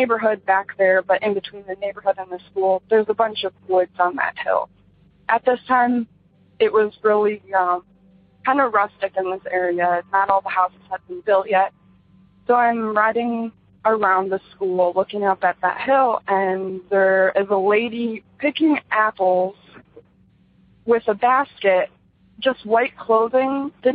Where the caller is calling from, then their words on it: Michigan, United States; I'm calling from Michigan.